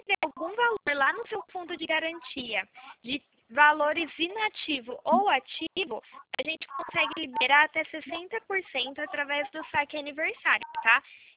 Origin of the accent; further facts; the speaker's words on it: Praia Grande, São Paulo, Brazil; Não, eu sou daqui de Praia Grande, eu atendo a região.